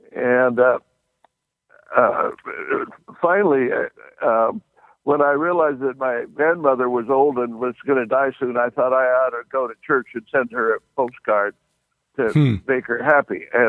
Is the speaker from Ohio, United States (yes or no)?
no; Idaho, United States; As a very young boy growing up in Idaho, I had a curiosity about everything.